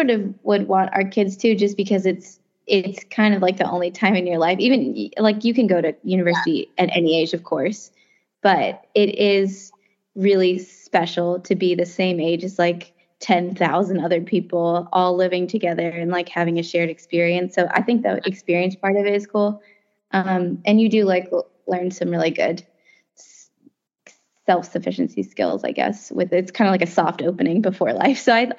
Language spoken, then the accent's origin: English; United States; I wouldn't say I'm like a royal fan because we're American. Like, I don't get it. Like, it doesn't make sense to me, the monarchy, and because we just didn't grow up, we're not from that culture.